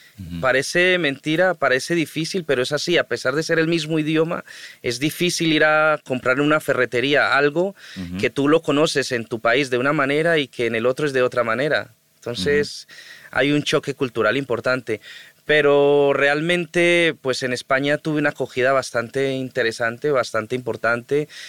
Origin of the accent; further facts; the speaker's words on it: Colombia; now in Madrid, Spain; Fue de esa manera como salí de Colombia.